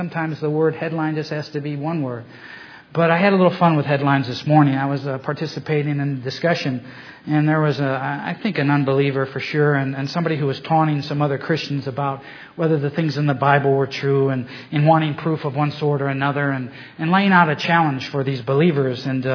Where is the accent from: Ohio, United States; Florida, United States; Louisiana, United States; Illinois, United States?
Ohio, United States; the Mormons were moving west from New York through Kirtland, Ohio, which is just a few miles from my hometown.